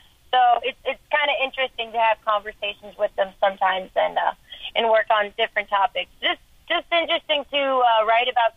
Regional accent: Kentucky, United States; I'm from Kentucky

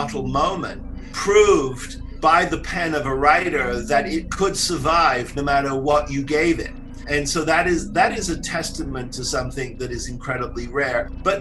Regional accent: Southend, East of England, United Kingdom; literally with me telling him I'm from Southend, you know, I'm an Essex boy, and you know, and British television is very important to me.

